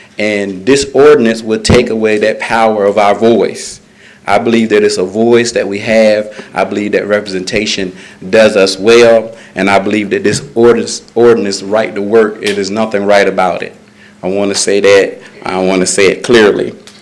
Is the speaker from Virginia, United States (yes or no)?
no; Delaware, United States; born there; I have been a member of Sussex County, well, a community member for 45 years. I was born in Nanticoke Hospital, 1973, on March the 11th.